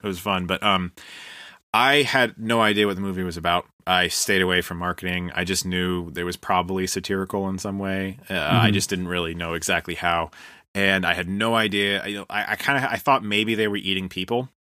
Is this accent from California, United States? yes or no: no; Ohio, United States; and I'm from Ohio, so like we're kind of on this Midwest